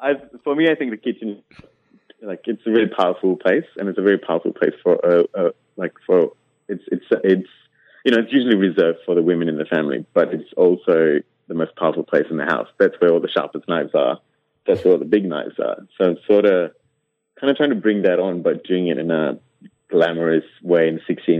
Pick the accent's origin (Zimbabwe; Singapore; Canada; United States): Singapore; So I'm originally from Singapore as well.